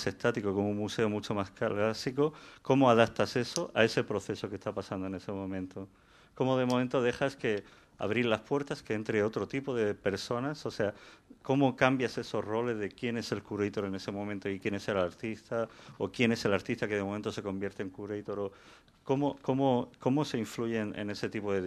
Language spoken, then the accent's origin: Spanish; Valencia, Valencian Community, Spain; como sabéis que yo vengo de Valencia, ¿no?